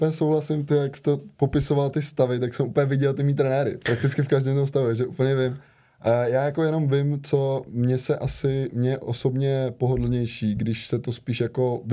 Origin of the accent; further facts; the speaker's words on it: Brno, South Moravian Region, Czechia; now in Prague, Czech Republic; jsem vlastně z Brna pak přišel do Prahy